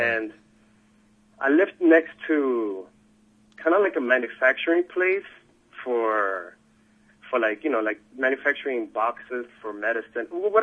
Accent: Dominican Republic; English is a second language; I had to learn. I went back, and when I went back to DR, I learned English... I went to the University of APEC, mm-hmm. APEC.

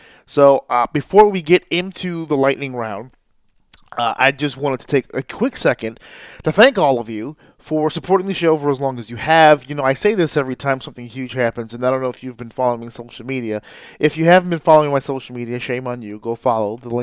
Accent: New York, United States; So, of course, the Northeast really supports me hard. This is where I'm from. I'm from New York.

